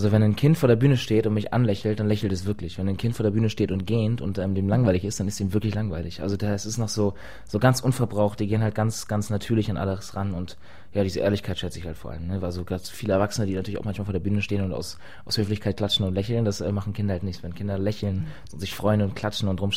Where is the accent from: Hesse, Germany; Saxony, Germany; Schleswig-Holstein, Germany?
Schleswig-Holstein, Germany; Ich bin ja auf dem Dorf groß geworden, also ein bisschen neben Eutin. Eutin war danach irgendwann meine Schulstadt, in der die ich dann danach gezogen bin.